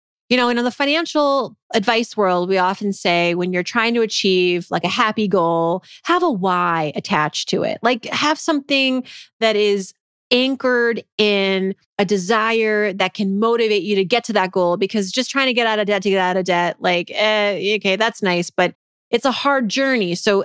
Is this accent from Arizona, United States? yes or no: no; Worcester, Massachusetts, United States; I grew up in Worcester, Massachusetts for part of my childhood, which in the 80s, the New York Times called it nobody's first choice.